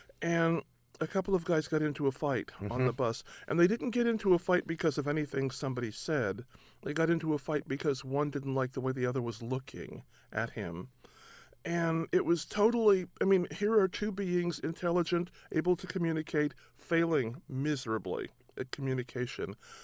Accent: Pasadena, California, United States; When I was living in Pasadena, California, which is my hometown, I got picked up by the police for passing counterfeit money.

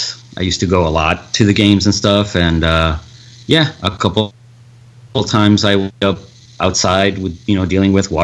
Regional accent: Colombia; also born or lived in Miami; now in United States; I lived here. I grew up in Colombia. Till like 95, and my parents got divorced. My dad got a job opportunity in Miami with the company he was with at the time, and after like a year, I moved up here with him.

